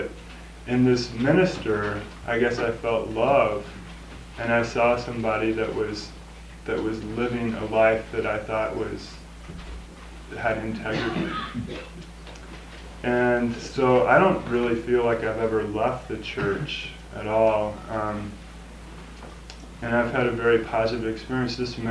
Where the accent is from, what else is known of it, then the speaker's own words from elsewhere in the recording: Louisville, Kentucky, United States; growing up in Louisville, Kentucky is not, it's not a bastion of gay rights or anything like that.